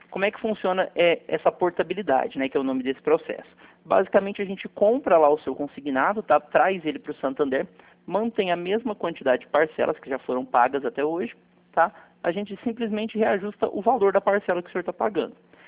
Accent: Goiânia, Goiás, Brazil; Sou daqui de Goiânia.

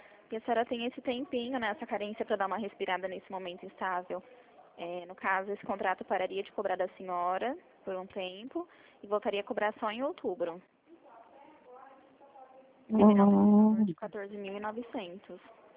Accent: Presidente Prudente, São Paulo, Brazil; Não, eu sou de Presidente Prudente.

